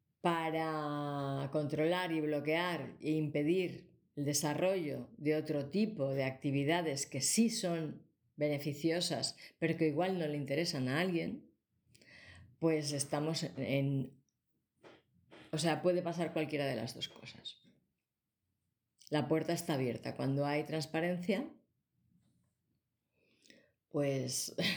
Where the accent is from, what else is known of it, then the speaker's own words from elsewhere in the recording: Barcelona, Catalonia, Spain; born there; Me explicaron una historia sobre un barrio de Barcelona, mi ciudad natal.